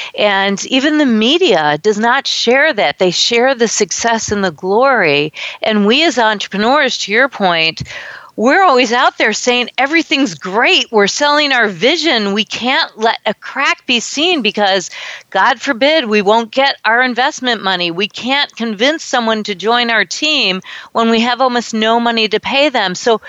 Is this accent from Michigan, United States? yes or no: yes; Michigan, United States; Yeah, I grew up in Michigan, and I was the oldest of three kids.